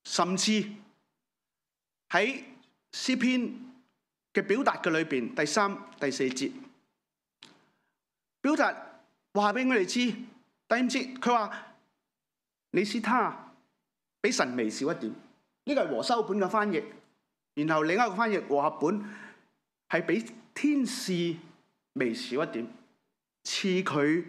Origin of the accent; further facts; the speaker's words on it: Hong Kong; 咁但係另一方面咧，我哋香港人嘅幸福度咧，就是排86。